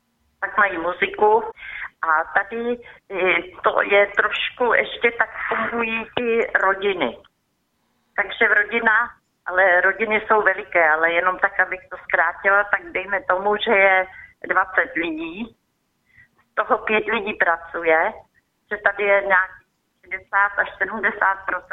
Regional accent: Bohemia, Czechia; moved away; Nebo jak to vypadá i u nás v Čechách. Jenom vám chci říct, že když jsem sem přišla, tak jsem vlastně zjistila, že když jedu domů do Čech, tak si připadám, jak my po revoluci jsme šli do Německa nebo Rakouska.

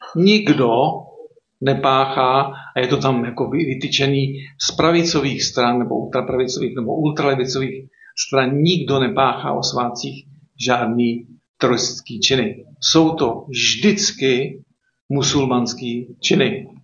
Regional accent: Kladno, Central Bohemian Region, Czechia; Já jsem teda z Kladna, takže Středočeského kraje.

